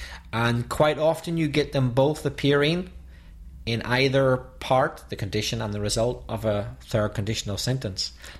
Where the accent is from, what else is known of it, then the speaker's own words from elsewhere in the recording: Belfast, Northern Ireland, United Kingdom; No. I'd have been glad, but I'm not English. I'm from Belfast.